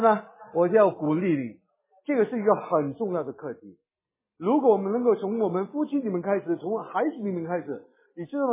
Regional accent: Hong Kong; moved away; 虽然我在北美已经有好多年，但始终我们是香港的我们是从香港来的，那么我们孩子也是相当香港化的

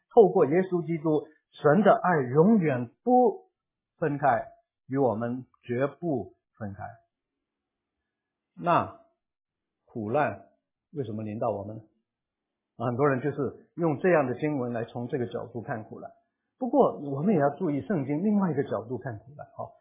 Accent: Guangdong, China; 我们广东人说天上四两胜于地上半斤啊

